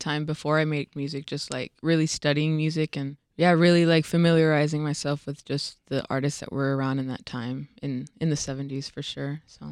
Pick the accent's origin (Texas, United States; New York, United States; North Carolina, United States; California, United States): Texas, United States; Bryan; I'm from Bryan, Texas.